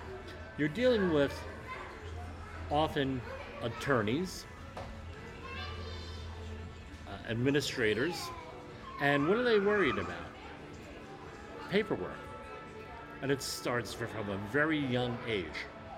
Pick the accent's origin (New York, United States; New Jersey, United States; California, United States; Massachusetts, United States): New Jersey, United States; Woodbridge; Woodbridge, New Jersey, Woodbridge Township, New Jersey, or my hometown, another great example